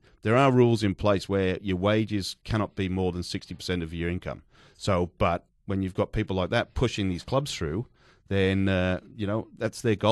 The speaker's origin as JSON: {"language": "English", "town": "Newport", "region": "Wales", "country": "United Kingdom", "tie": "born or raised there", "said": "But, yeah, I'm born and bred in Newport, follow Newport County."}